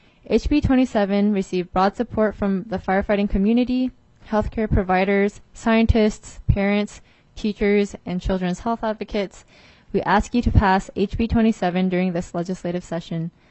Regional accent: Alaska, United States; Growing up in Alaska, I've always felt truly blessed, believing that Alaska was pristine lands.

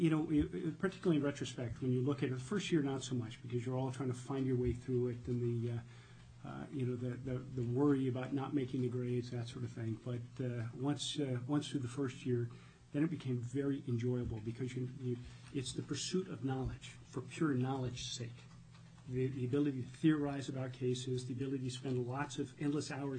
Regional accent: Nome, Alaska, United States; My roots, like many of yours, run deep in Alaska. I grew up first in Nome, where I gained a great appreciation and awareness for life in rural Alaska

